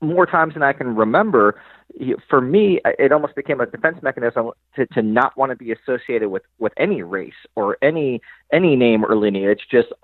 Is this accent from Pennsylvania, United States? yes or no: no; New York, United States; also born or lived in San Diego, United States; I always respond, well, I grew up in San Diego and I was raised in upstate New York.